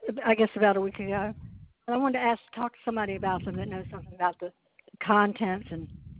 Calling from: Wilmington, North Carolina, United States; I'm calling from Wilmington, North Carolina.

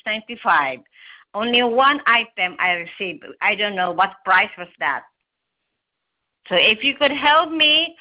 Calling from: New Jersey, United States; I'm calling from New Jersey.

